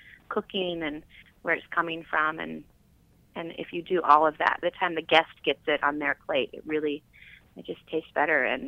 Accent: Paducah, Kentucky, United States; born there; Yes, I was born here in Paducah

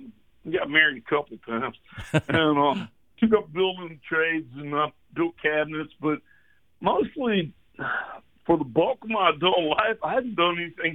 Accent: Livingston, Texas, United States; I grew up in Polk County. It's like south of y'all, a couple hundred miles. It's southeast Texas, just north, about 70 miles due north of Houston. County seat's Livingston. I was born in the hospital there and graduated from that high school.

